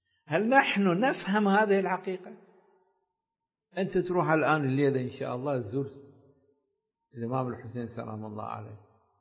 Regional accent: Iraq; في بلدنا العراق أيضا. العراق بلد الإمام الحسين

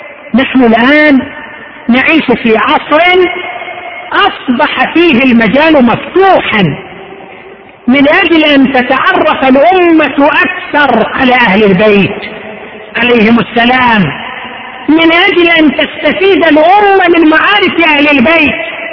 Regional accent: Qatif, Eastern Province, Saudi Arabia; حتى كان يوزع في المحكمة ايضا عندنا في القطيف

